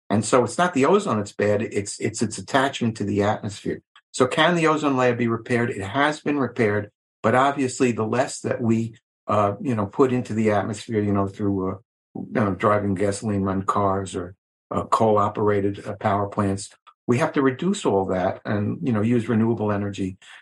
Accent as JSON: {"language": "English", "region": "New York", "country": "United States", "tie": "born or raised there", "said": "I grew up on Long Island in New York"}